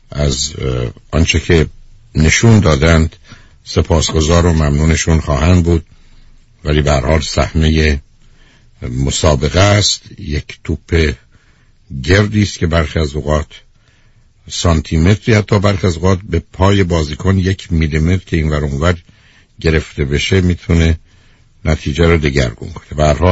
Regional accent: Iran; به عنوان یه فرد، به عنوان یه ایرانی

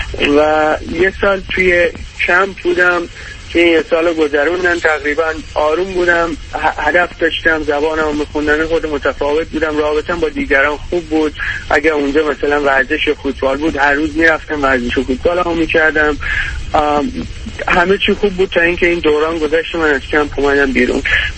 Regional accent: Iran; من تو ایران بزرگ شدم

